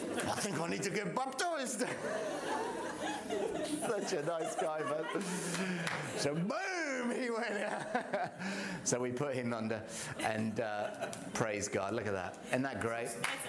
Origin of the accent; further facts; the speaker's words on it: England, United Kingdom; And because I'm English